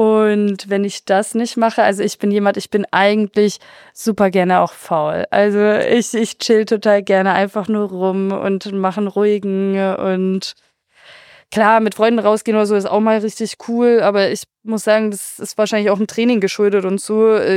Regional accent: Augsburg, Bavaria, Germany; ich bin hier halt geboren und aufgewachsen in Augsburg. Und ich habe eigentlich auch nicht vor, hier irgendwann wegzuziehen

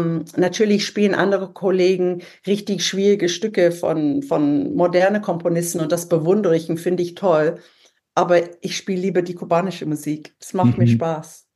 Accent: England, United Kingdom; German is a second language; Ich war Engländerin und ich wusste, dass da ein toller deutscher Mann da war

